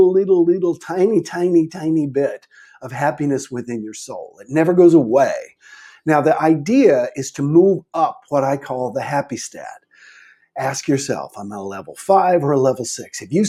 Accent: Manning, South Carolina, United States; born there; also born or lived in Charlotte / Seattle / Kansas City; now in Key Largo, United States; I was born in Manning, South Carolina, actually, and then I moved to Charlotte, North Carolina, Seattle, Washington, back to South Carolina, to North Carolina several times.

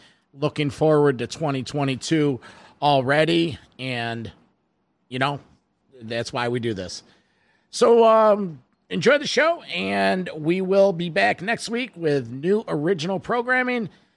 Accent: Rochester, New York, United States; you made it up to my hometown of Rochester, New York

